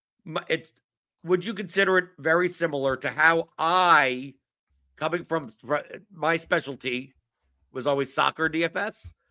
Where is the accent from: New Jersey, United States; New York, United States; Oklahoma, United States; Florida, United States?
New York, United States; now in Louisville, United States; I'm in Louisville. It's huge here, right, between UK and U of L. I'm originally from New York.